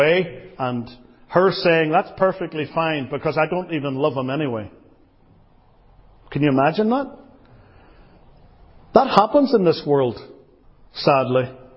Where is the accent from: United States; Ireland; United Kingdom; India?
Ireland; I come from the Emerald Isle.